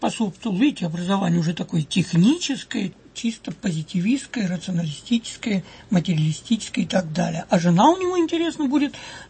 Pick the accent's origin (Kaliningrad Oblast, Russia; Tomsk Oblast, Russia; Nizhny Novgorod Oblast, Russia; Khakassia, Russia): Nizhny Novgorod Oblast, Russia; я же из Нижегородской губернии